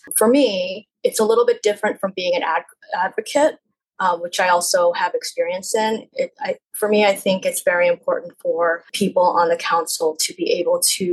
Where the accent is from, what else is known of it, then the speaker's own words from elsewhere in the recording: Richboro, Pennsylvania, United States; I grew up in Pennsylvania. I grew up outside, about maybe 50 minutes outside of Center City, pretty close to New Jersey, a little small town called Richboro. It was about 15 minutes away from New Hope.